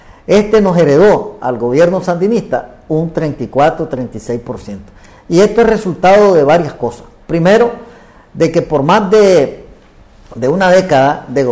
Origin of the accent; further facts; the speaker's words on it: Nicaragua; nosotros como nicaragüenses